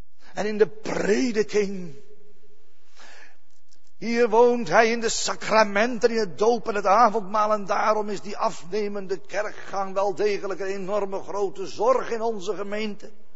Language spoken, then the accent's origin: Dutch; Vlaardingen, South Holland, Netherlands; born there; Daar schreef ik in mijn geboorteplek. Toen zijn we nog door de straat gereden. Waar ik geboren ben en zo.